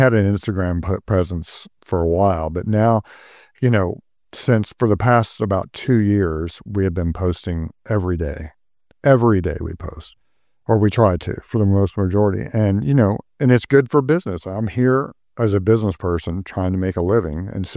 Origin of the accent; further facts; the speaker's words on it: Oklahoma, United States; I'm a hick from Oklahoma, and like most people, I was in the Navy, and that's how I ended up in Norfolk.